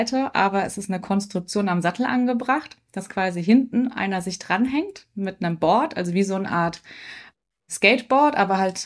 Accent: Mannheim, Baden-Württemberg, Germany; Ich komme aus Mannheim und arbeite bei der VR-Bank Rhein-Neckar, auch in Mannheim ebenfalls.

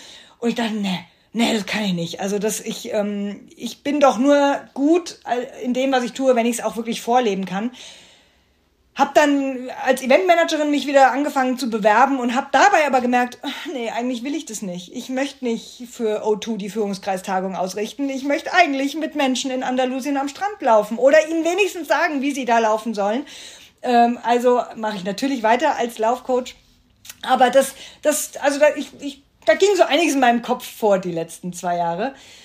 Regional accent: Hesse, Germany; ich komme aus dem Rhein-Main-Gebiet

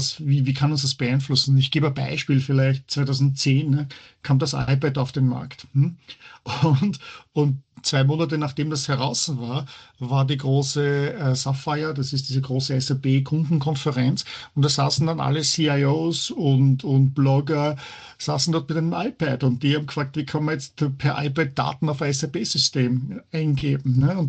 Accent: Vienna, Austria; now in Heidelberg, Germany; Es ist im Vergleich zu Wien, wo ich aufgewachsen bin, wo ich geboren bin, ist es natürlich eine kleine Stadt.

